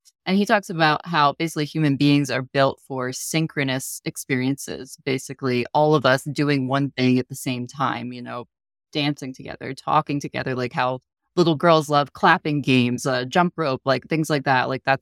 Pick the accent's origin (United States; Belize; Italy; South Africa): United States; Los Angeles, California; Growing up in Los Angeles suburbs meant I had fairly easy access to every genre of music, every size of venue, every night of the year to hear live music.